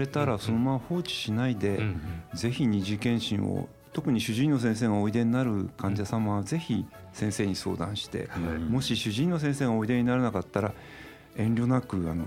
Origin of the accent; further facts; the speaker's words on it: Minami-Alps, Yamanashi, Japan; あの私はもともと出身が山梨県の南アルプス市、知ってますか？